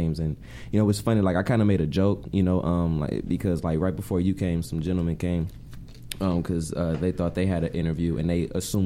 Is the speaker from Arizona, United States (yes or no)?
no; South Central, California, United States; Like a lot of people who grow up, like I'm from South Central.